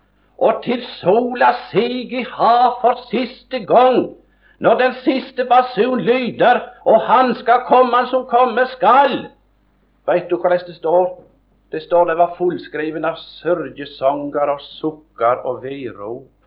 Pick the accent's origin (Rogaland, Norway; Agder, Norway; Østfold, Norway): Agder, Norway; Det var en av mine venner hjemme i Setesdalen